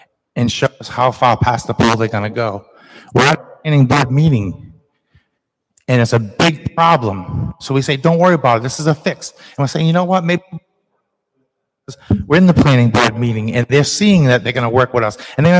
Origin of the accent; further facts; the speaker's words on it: Rhode Island, United States; First, I'm from Rhode Island.